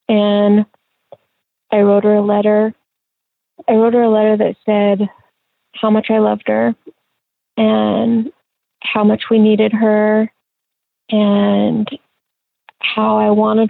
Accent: La Grande, Oregon, United States; we moved back to my hometown in La Grande.

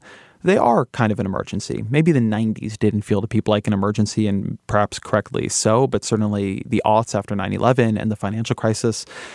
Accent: California, United States; I'm Californian, and I'm Jewish, and I'm a father, and I'm a vegan, and you know, a million other things, a liberal and a journalist

